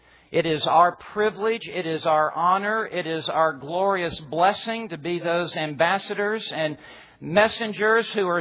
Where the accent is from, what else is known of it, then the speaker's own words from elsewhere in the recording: Alabama, United States; he explained that I'm a pastor from Alabama.